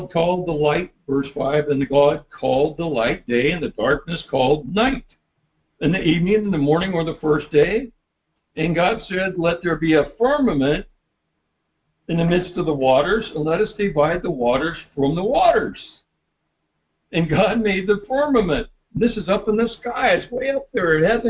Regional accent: Seattle, Washington, United States; Maybe, where I come from, I came from the Northwest, Seattle.

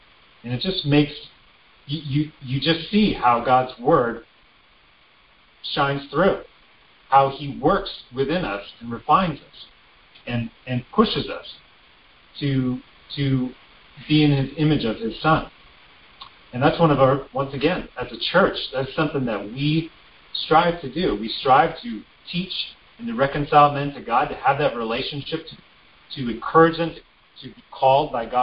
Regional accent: Colorado Springs, Colorado, United States; And the church I grew up in Colorado Springs.

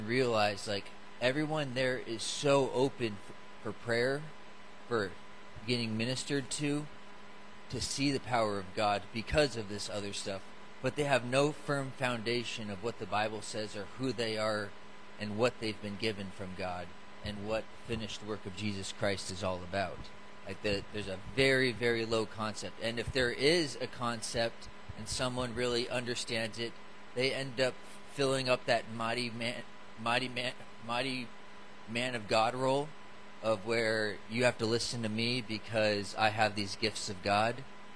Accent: Tucson, Arizona, United States; now in Winfield, United States; But I'm from Winfield, I live in Winfield, Kansas. I'm born and raised in Tucson, Arizona

